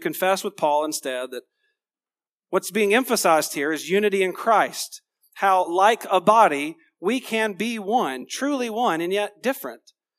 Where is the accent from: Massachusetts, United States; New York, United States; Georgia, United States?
Georgia, United States; I'm from Georgia. I can't count.